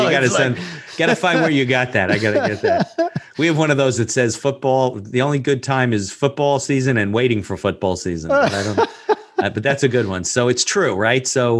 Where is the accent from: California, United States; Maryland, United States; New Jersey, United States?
New Jersey, United States; My story is not as exciting. I grew up in New Jersey. I've been to Israel, but I haven't lived in Israel.